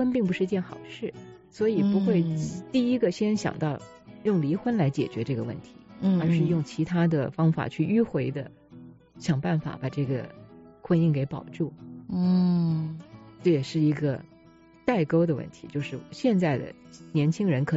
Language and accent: Chinese; Taiwan; 就是我是台湾来的，我不知道在国内怎么样。